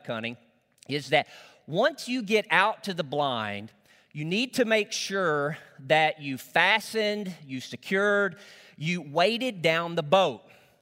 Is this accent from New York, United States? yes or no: no; Arkansas, United States; There were many privileges that I had as a young man growing up in Northeast Arkansas in the country.